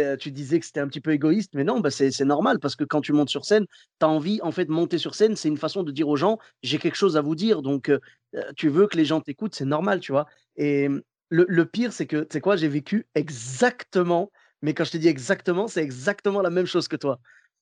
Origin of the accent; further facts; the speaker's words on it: Clermont-Ferrand, Auvergne-Rhône-Alpes, France; now in Bordeaux, France; je ne suis pas lyonnais. Moi, je suis de Clermont-Ferrand à la base, mais j'habite à Bordeaux. Et du coup, je suis venu depuis Bordeaux.